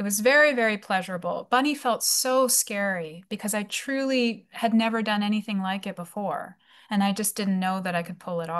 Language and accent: English; Canada; I mean, I'm also Canadian, so that's part of it, I think.